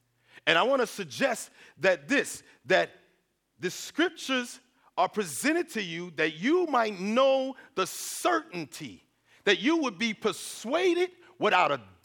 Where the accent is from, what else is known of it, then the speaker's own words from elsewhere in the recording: New York City, New York, United States; You know, we come from New York City, and we come on a missions trip to serve, but I feel like God has brought us here to be served.